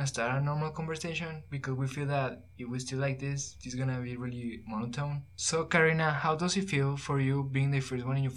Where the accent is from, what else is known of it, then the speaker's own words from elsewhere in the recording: Mexico; now in United States; I'm from Mexico. I am a freshman also here at the UNC